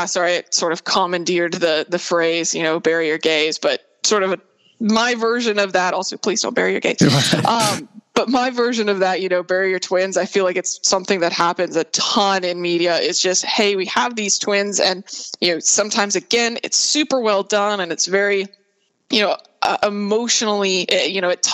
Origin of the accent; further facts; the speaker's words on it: Tennessee, United States; But, you know, growing up in East Tennessee, I had a garden in my backyard and I had a yard.